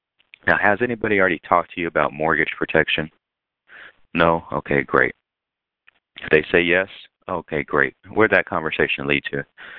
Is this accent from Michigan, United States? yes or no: no; San Antonio, Texas, United States; born there; now in Fort Worth, United States; I was born in San Antonio, and I live in Fort Worth now.